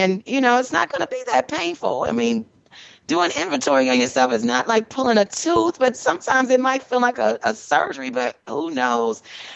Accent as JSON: {"language": "English", "town": "Detroit", "region": "Michigan", "country": "United States", "tie": "born or raised there", "said": "I love you guys in Detroit, my hometown."}